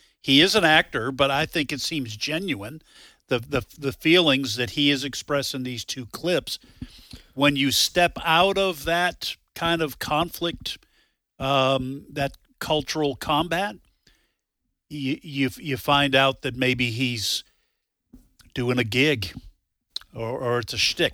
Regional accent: New England, United States; I was growing up in New England, so there were a lot of lefties.

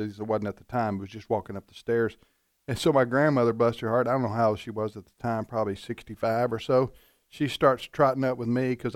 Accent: Tupelo, Mississippi, United States; because I grew up in Mississippi, Tupelo, so small town, Mississippi.

